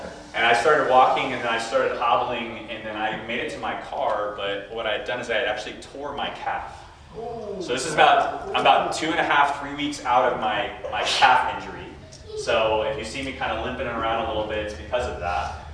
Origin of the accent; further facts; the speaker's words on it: Missouri, United States; And I'm originally from Missouri, so my friends and I, we kind of were known as the Missouri boys.